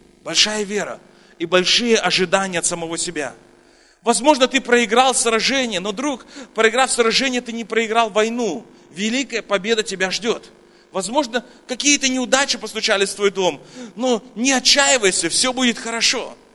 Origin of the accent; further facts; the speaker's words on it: Kazakhstan; А мы из Казахстана.